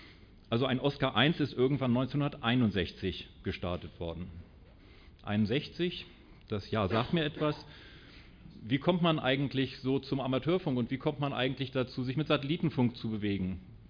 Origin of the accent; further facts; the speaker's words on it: Bremen, Germany; Und ich komme aus Bremen